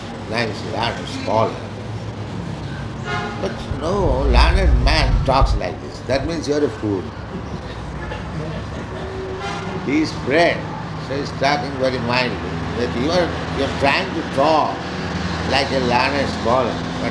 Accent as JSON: {"language": "English", "country": "India", "said": "Indira Gandhi is Indian. I'm also Indian."}